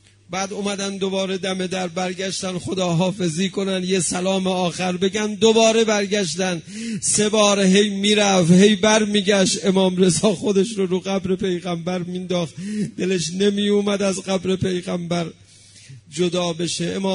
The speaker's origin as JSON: {"language": "Persian", "country": "Iran", "said": "تا اینا میفهمیدن ما ایرانی هستیم"}